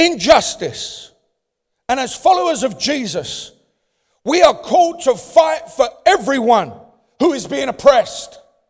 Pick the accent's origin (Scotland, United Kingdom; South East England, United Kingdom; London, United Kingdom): London, United Kingdom; I was born and raised in the East End of London. My friends were black.